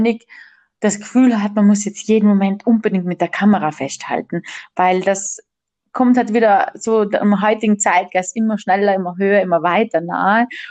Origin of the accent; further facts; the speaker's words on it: Trentino-Alto Adige, Italy; Da war ich zu Sonnenaufgang unterwegs auf dem Doblach Apfenhorn bei uns in Südtirol